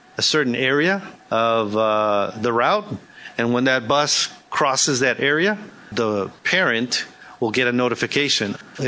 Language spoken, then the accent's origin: English; Texas, United States; I came from West Texas and a little larger district. We had a lot more challenges.